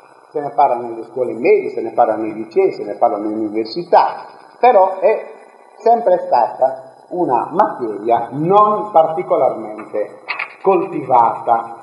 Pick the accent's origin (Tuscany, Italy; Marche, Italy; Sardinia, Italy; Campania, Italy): Sardinia, Italy; Perdasdefogu; born there; se voi andate al paese dove io sono nato, al comune, a Perdos de Vogo